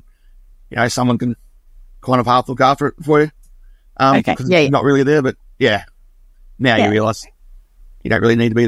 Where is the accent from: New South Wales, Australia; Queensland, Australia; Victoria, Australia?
Victoria, Australia; No, I grew up in Victoria originally, yeah.